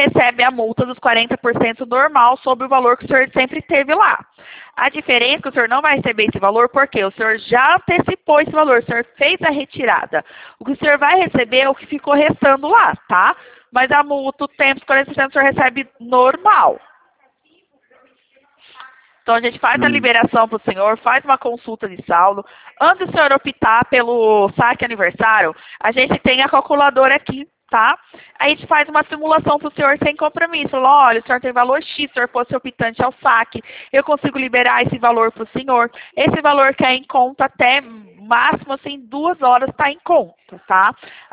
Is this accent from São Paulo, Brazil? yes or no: yes; São Paulo, Brazil; meu DDD é 19, sou aqui do estado de São Paulo.